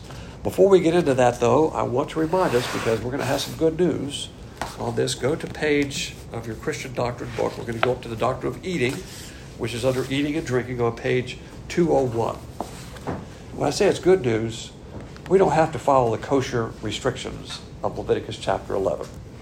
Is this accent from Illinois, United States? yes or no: no; Alabama, United States; accent: Southern; Texas won't be so bad, because we're both from Alabama. And then we discovered Texans think barbecue is a cow. It's not a cow. Of course, Texas will string me up for that. For where I come from, it's a pig.